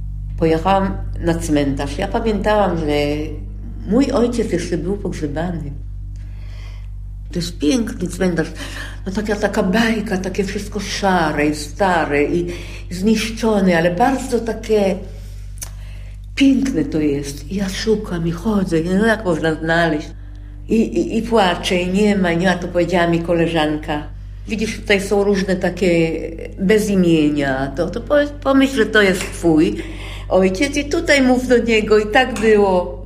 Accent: Warsaw, Masovian Voivodeship, Poland; born there; Ja się urodziłam w Warszawie w czerwcu.

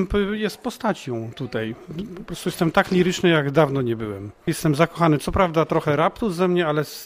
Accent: Warsaw, Masovian Voivodeship, Poland; jestem urodzony warszawiakiem z dziada pradziada

